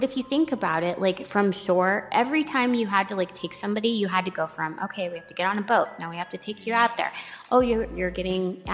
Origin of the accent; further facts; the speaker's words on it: California, United States; So fun. Okay, so since I'm from the Bay Area, this is something I would do often.